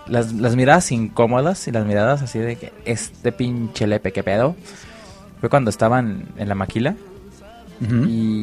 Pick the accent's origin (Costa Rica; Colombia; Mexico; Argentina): Mexico; Tlagolilo, Durango; allá en Tlagolilo, Zaragoza, Durango, que es pues, mi pueblo